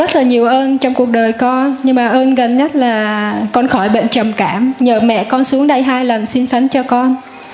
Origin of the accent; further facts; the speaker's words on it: Netherlands; Đến từ Hà Lan, 33 tuổi.